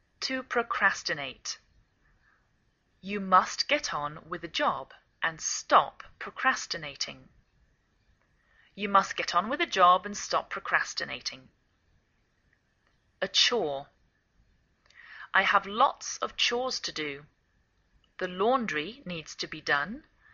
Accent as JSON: {"language": "English", "region": "England", "country": "United Kingdom", "lives_now": "United States"}